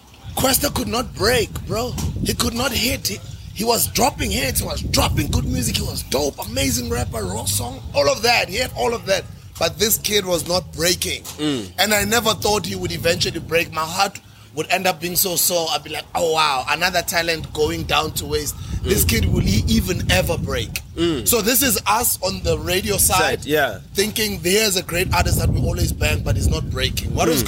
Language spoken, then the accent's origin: English; Ekurhuleni, Gauteng, South Africa; You remember, guys, I'm from Ekurhuleni.